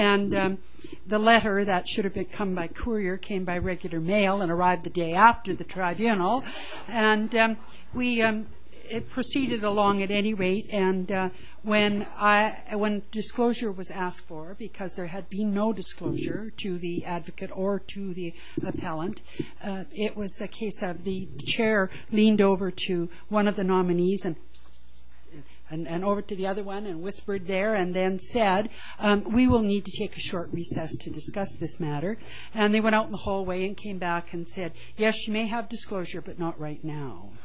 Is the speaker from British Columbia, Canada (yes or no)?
yes; Kamloops, British Columbia, Canada; I am from the Kamloops region, although I live in Salmon Arm.